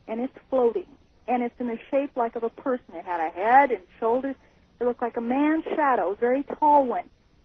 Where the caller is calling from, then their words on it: Kelso, Montana, United States; Hi, I'm calling from Kelso, Montana.